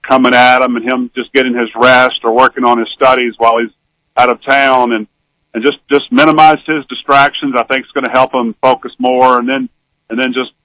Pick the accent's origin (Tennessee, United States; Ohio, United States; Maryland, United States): Tennessee, United States; Union City; or we even went to my hometown of Union City.